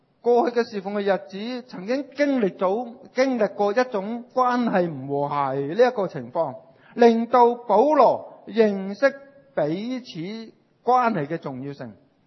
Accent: China; 呢个系我哋中国人智慧嘅说话嚟嘅，系从人生嘅经验累积落嚟嘅

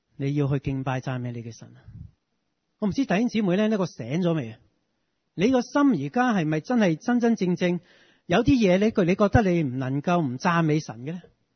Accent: China; 即系我哋中国人所讲嘅系五脏六腑

